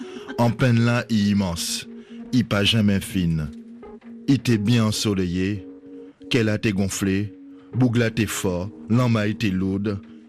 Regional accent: Pointe-à-Pitre, Guadeloupe, France; born there; je suis né dans ce quartier, j'ai vécu de ce quartier, je suis ambassadeur aussi du Memorial Act et j'en suis fier parce que je suis né à Pointe-à-Pitre.

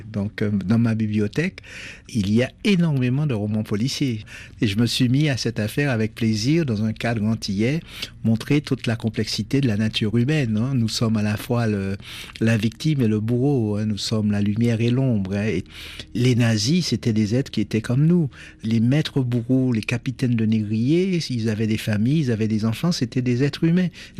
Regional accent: Martinique; Moi, je suis pas français, je suis un créole américain. Donc je suis administré aujourd'hui par la France.

